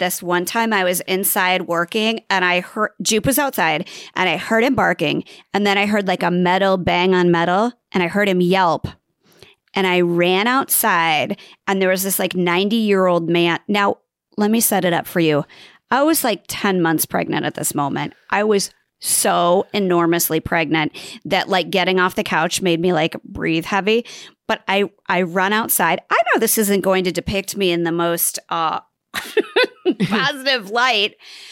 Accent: Nebraska, United States; I'm from Nebraska, but I'm not taking a shovel out there to finish this job.

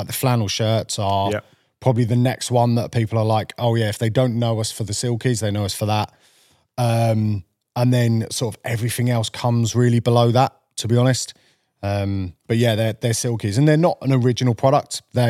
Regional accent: Southend, East of England, United Kingdom; also born or lived in Wales; But yeah, so I was born in Essex and grew up mainly around Essex.

